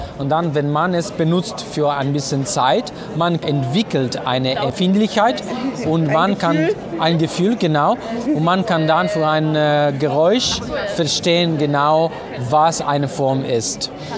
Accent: Italy; German is a second language; now in Germany; Ich komme aus Italien. Ich wohne aber in Deutschland seit 11 Jahren.

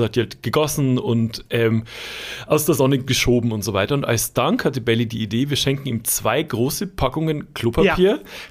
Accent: Regensburg, Bavaria, Germany

